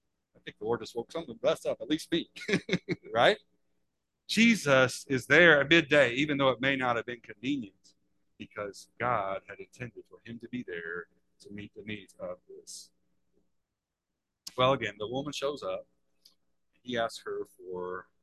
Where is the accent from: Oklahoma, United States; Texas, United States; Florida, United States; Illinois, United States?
Illinois, United States; Decatur; born there; I was born in Decatur, Illinois, blue-collar capital of the world.